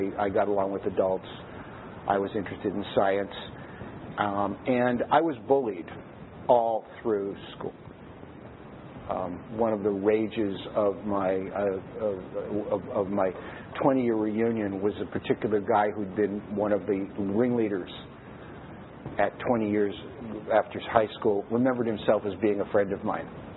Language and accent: English; Los Angeles, California, United States; I'm 62 years old. I was born and raised in Los Angeles. I come from a pretty ordinary middle-class Jewish family.